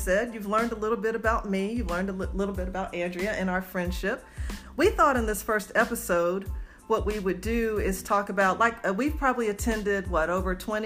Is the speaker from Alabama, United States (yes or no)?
yes; Birmingham, Alabama, United States; So I grew up in Birmingham